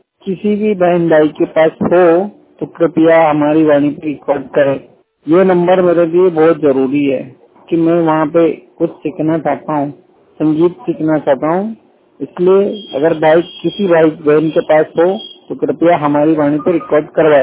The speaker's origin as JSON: {"language": "Hindi", "region": "Madhya Pradesh", "country": "India", "lives_now": "Mumbai, India", "said": "मैं मध्य प्रदेश का रहने वाला हूँ, पर अभी यहाँ पे बम्बई आया हूँ काम करने के लिए।"}